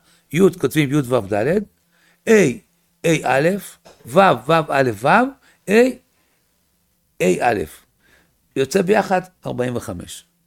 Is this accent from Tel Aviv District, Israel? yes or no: yes; Tel Aviv, Tel Aviv District, Israel; איפה שאני גדלתי, היה מרכז הסמים בתל אביב. שם גדלתי.